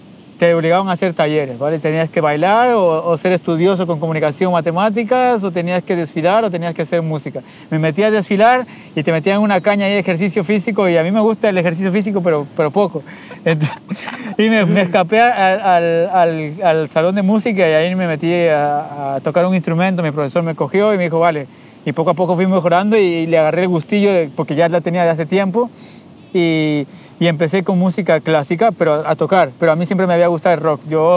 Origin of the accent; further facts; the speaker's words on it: Peru; now in Barcelona, Spain; soy de Perú, vivo ya en Barcelona desde, bueno, llegué aquí en 2011